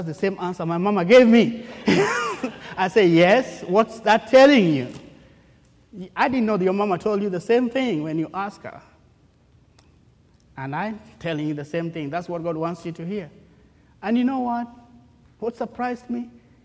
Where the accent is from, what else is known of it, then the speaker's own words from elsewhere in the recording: Kenya; moved away; since I came from Kenya, I had a long break